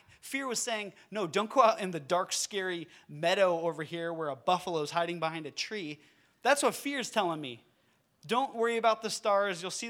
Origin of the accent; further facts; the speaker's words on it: Irvine, California, United States; I grew up in Irvine, so I don't see stars often.